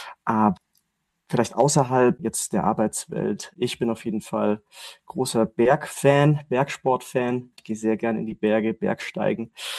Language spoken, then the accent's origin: German; Reutlingen, Baden-Württemberg, Germany; Ich bin ursprünglich aus Reutlingen, Stuttgarter Gegend, bin dann für meinen Luft- und Raumfahrt-Master nach München gegangen, bin auch seitdem hier geblieben, wohne hier auch